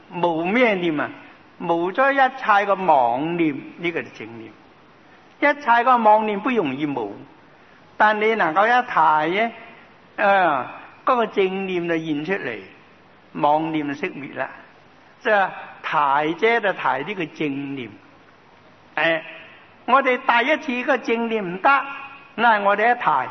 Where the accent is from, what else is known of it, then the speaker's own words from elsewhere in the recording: Guangdong, China; 他是湖南话，我是广东人，广东人唔懂湖南话。